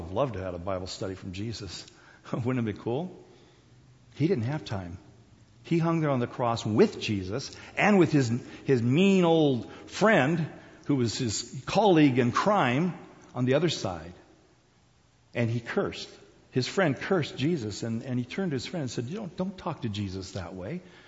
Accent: South Korea; as I grew up in Korea. We would go to the beach every summer, meet the same people.

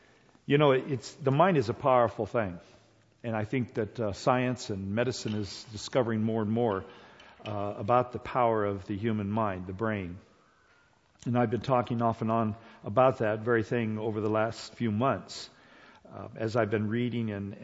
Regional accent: South Korea; But every year we had to have a booster shots, because I grew up in Korea.

